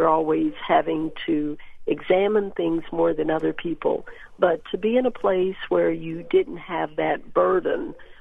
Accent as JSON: {"language": "English", "country": "United States", "said": "and I was thinking about my own experience, even though I am an American."}